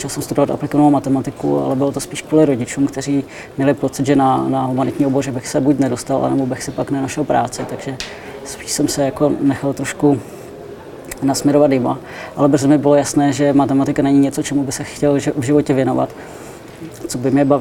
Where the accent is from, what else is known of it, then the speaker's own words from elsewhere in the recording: Ostrava, Moravian-Silesian Region, Czechia; já pocházím z Ostravy. Tam bych řekl, že to je takový specifický region